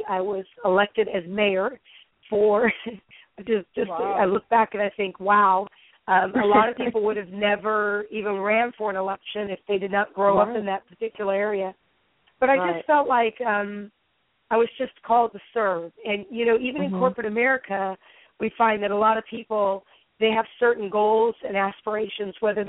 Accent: California, United States; So I was actually born in the Bay Area of California, and I grew up in the Sacramento Valley

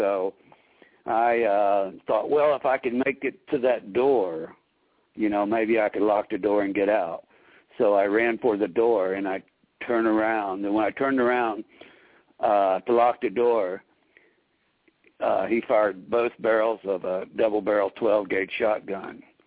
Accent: Fort Myers, Florida, United States; but this time I just went to my hometown of Fort Myers

